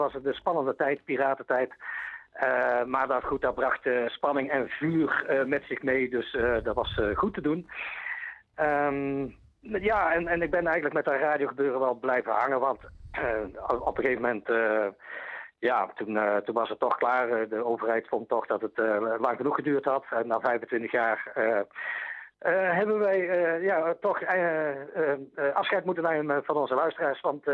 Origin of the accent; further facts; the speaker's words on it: Baarle-Nassau, North Brabant, Netherlands; also born or lived in Turnhout; Dan moeten we naar Turnhout. Daar ben ik geboren, maar ik ben verder getogen in Baarle-Nassau.